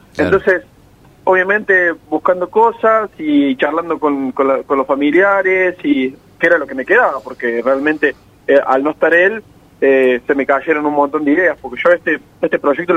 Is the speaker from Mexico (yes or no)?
no; Bell Ville, Córdoba, Argentina; Yo soy de Belleville y cuando era más chico, todavía estaba estudiando y eso